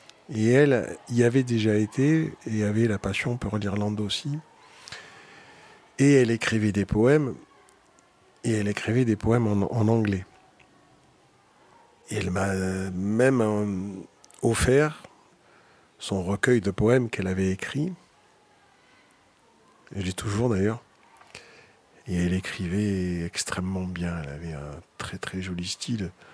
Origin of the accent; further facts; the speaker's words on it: Marseille, Provence-Alpes-Côte d'Azur, France; moved away as an adult; now in Paris, France; J'habite à Paris. Je viens de Marseille. J'ai passé les 20 premières années de ma vie.